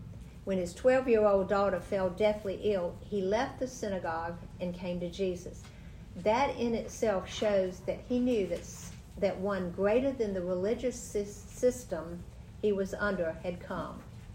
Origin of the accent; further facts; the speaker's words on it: Georgia, United States; I grew up in South Georgia, where cotton fields dotted the landscape.